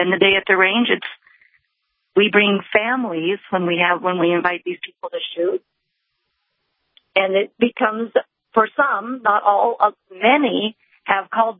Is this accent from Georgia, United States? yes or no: no; Portland, Oregon, United States; moved away; also born or lived in Salem / New Mexico; I am previously from Portland and Salem, Oregon.